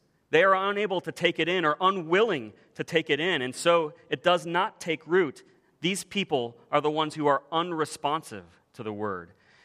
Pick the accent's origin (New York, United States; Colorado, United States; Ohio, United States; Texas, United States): Ohio, United States; Cleveland; When we moved away from Cleveland, Ohio, I'm from Cleveland. I grew up there. I'm afflicted with the Cleveland sports curse